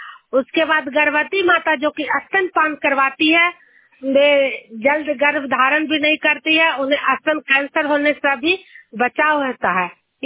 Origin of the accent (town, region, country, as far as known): Juniyar, Bihar, India